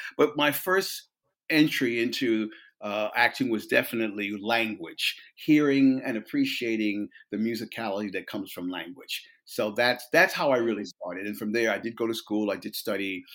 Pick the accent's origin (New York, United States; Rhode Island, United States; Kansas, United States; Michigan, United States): New York, United States; I'm from New Yorker. I was born and raised in New York. And my father was Caribbean. My mother was American.